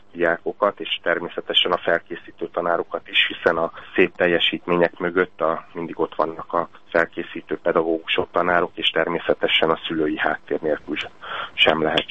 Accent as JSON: {"language": "Hungarian", "country": "Hungary", "said": "legyünk büszkék arra, hogy magyarok vagyunk"}